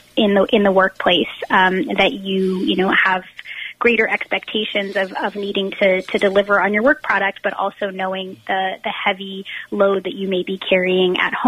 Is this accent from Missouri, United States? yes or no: no; Eugene, Oregon, United States; Both of my parents were very involved in my local community growing up in Eugene, Oregon